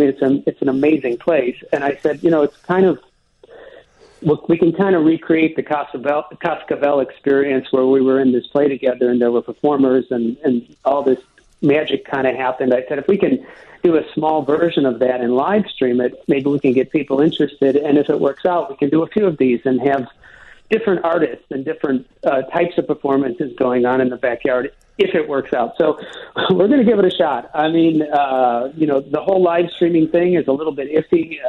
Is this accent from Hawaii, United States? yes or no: no; Chicago, Illinois, United States; I'm born and raised in Chicago, but my friends are from everywhere else, right?